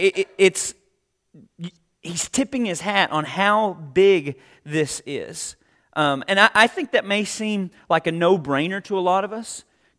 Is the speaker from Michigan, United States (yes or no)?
no; Arkansas, United States; So I grew up in Arkansas